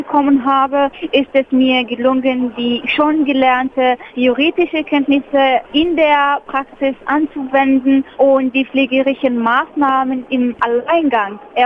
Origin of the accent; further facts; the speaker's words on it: Algeria; German is a second language; now in Germany; Ich komme aus Algerien und Algerien hat eigene Kultur und Deutschland hat auch eigene Kultur.